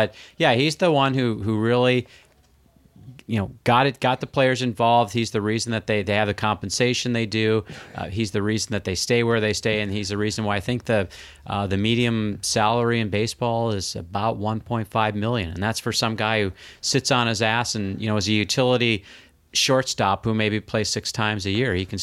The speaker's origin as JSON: {"language": "English", "region": "Minnesota", "country": "United States", "tie": "born or raised there", "said": "No, but born and raised in Minnesota, it was big there, so don't even get me started."}